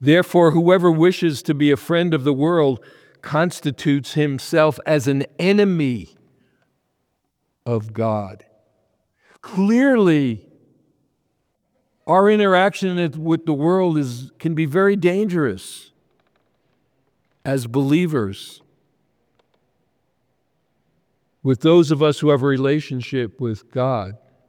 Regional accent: New York, United States; And I'm going, you know, I'm from New York.

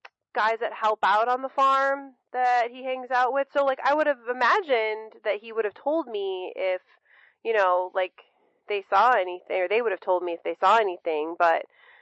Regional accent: Kansas, United States; I'm from Kansas.

